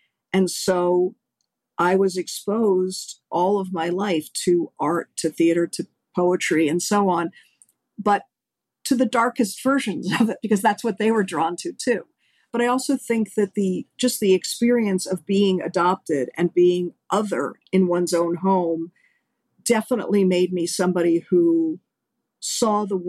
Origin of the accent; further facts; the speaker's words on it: Washington, District of Columbia, United States; I did visit the White House because I grew up in Washington.